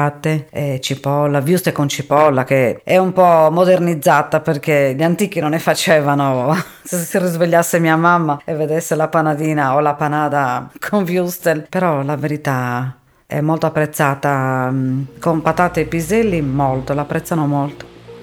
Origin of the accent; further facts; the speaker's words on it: Assemini, Sardinia, Italy; Io sono di Assemini